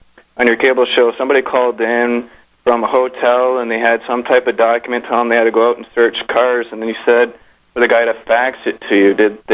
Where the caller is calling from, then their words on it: Windsor, Ontario, Canada; From Windsor, Ontario, Canada.